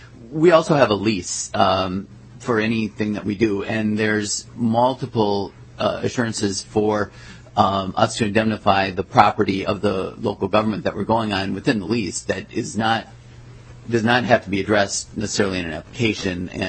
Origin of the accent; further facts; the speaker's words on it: Winona, Minnesota, United States; I'm originally from Winona, and it's with the bluffs down there